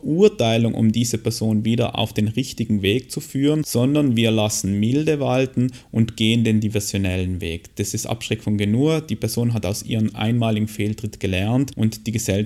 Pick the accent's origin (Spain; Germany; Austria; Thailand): Austria; Man kennt es aus den Amerikanern, Serien, das ist bei uns in Österreich anders